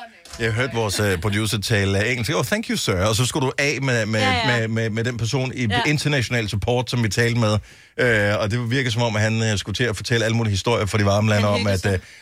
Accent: Bogense, Region of Southern Denmark, Denmark; Dagens deltager er fra min barndomsby, Bogense.

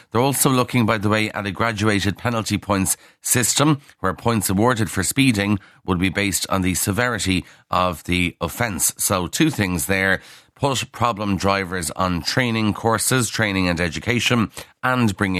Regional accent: Ireland; I watched it on the BBC and was very proud, if not emotional, as an Irish person

